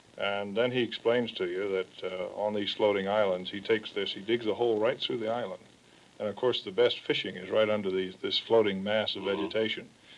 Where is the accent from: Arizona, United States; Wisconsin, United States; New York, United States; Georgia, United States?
Georgia, United States; Yeah, I grew up around the Okefenokee Swamp.